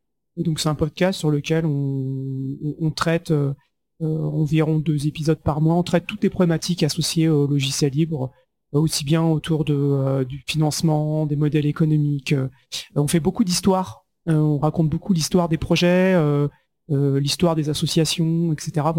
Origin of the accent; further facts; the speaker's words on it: France; en tant que Français, j'étais super intéressé de discuter avec des Suisses